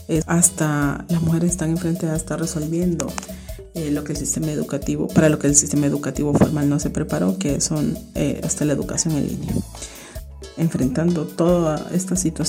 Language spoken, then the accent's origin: Spanish; Honduras; soy de Honduras, activista feminista, lesbiana disidente.